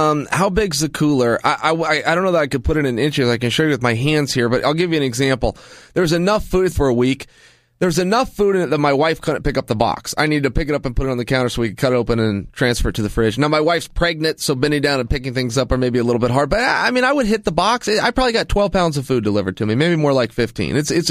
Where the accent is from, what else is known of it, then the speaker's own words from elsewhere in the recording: West Linn, Oregon, United States; You're not going to find something like that in West Lynn, like, my hometown.